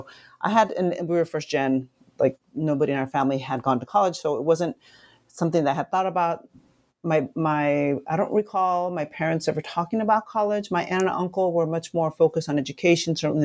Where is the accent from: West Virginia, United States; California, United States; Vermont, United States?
California, United States; San Jose; And I even grew up in the Bay Area. I grew up in San Jose, which is right about a 50-minute ride to Berkeley.